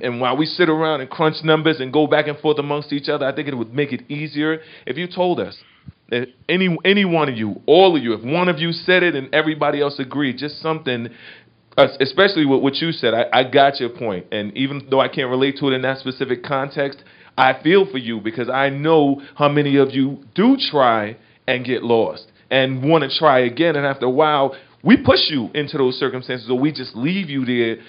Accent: Brooklyn, New York, United States; I'm from Brooklyn.

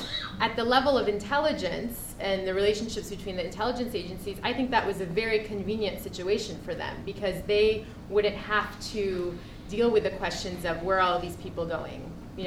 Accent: United States; my own family is from Pakistan, but I grew up in the States

